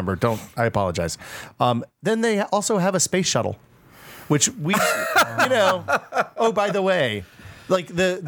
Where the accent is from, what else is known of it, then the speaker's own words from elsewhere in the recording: East Coast, United States; Like growing up on the East Coast and then coming out here and seeing what mountains out here